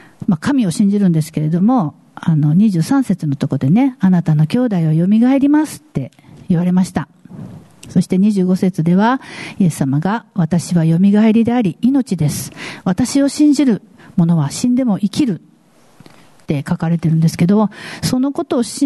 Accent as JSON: {"language": "Japanese", "town": "Tanegashima", "region": "Kagoshima", "country": "Japan", "accent": "Tanegashima dialect", "said": "私なんか種ヶ島の出身なんでね、種ヶ島弁だと"}